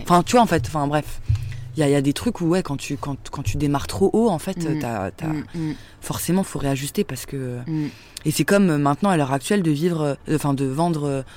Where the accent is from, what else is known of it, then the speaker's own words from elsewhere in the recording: Saint-Denis, Île-de-France, France; on a grandi à Saint-Denis et tout, donc on avait quand même on n'est pas du tout né avec une cuillère en argent dans la bouche